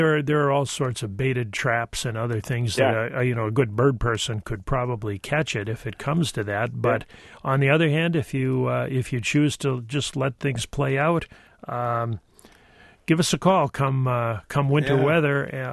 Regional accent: New Hampshire, United States; I'm actually from New Hampshire, just north of Massachusetts, and a lot of us New Hampshire folks felt about Massachusetts kind of the way a lot of Wisconsin folks feel about Chicago and Illinois.

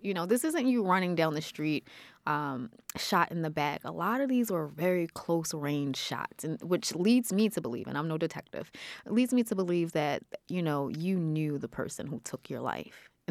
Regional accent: Baltimore, Maryland, United States; I grew up in Northeast Baltimore. And this funeral home was in the middle of West Baltimore, in the middle of the hood.

